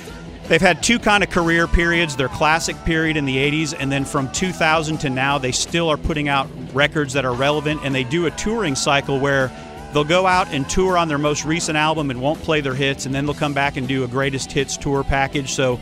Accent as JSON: {"language": "English", "town": "Dallas-Fort Worth", "region": "Texas", "country": "United States", "said": "Okay, now we're all from Dallas-Fort Worth, and so this band, I think, gets its due here"}